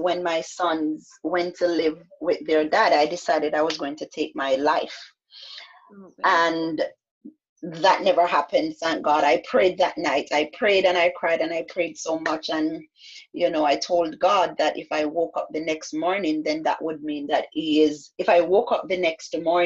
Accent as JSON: {"language": "English", "country": "Jamaica", "tie": "born or raised there", "said": "So a few years ago, I was living in Jamaica. I was born and raised in Jamaica."}